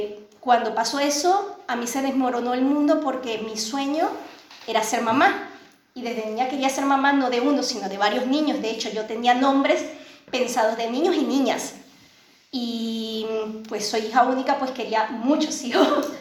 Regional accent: Venezuela; moved away as an adult; Entonces, pues soy venezolana, esto les sonará un poco la situación de mi país, de lo que es Venezuela

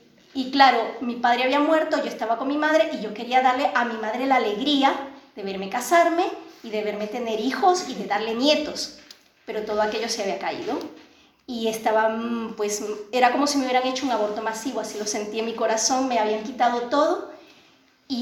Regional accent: Venezuela; moved away as an adult; Entonces, pues soy venezolana, esto les sonará un poco la situación de mi país, de lo que es Venezuela

